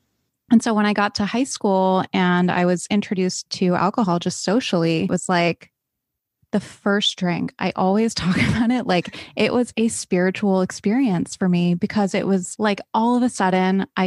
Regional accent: East Coast, United States; You know, I grew up on the East Coast. I went to private school. My dad was a doctor.

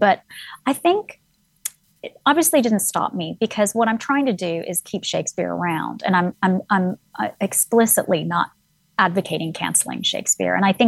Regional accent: United States; So I'm American, but I'm also a Pakistani.

